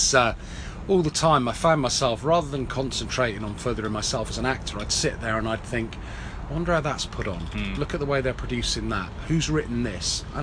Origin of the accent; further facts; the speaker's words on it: South West England, United Kingdom; But I came from Cornwall had a real stronghold